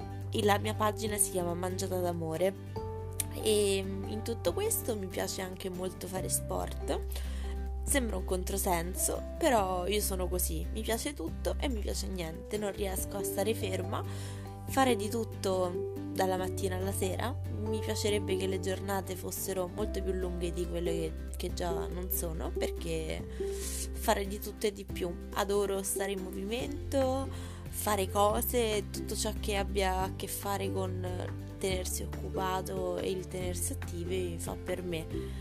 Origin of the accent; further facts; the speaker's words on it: Rome, Lazio, Italy; ho 22 anni, sono di Roma